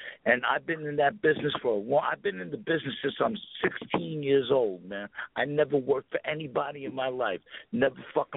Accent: Brooklyn, New York, United States; I came from the hood, man. I grew up in Brooklyn, man.

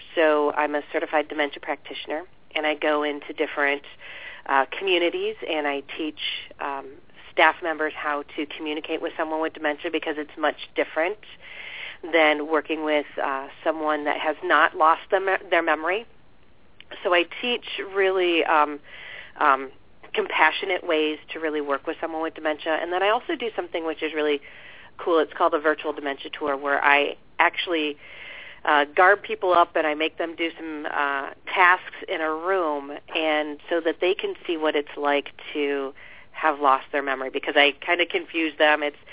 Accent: Canton, Ohio, United States; also born or lived in Detroit, United States; I was born and raised in Canton, Ohio. So to give you an idea, all the football players, Pro Football Hall of Fame. Then I moved to Detroit area. I lived in Detroit for about 16 years.

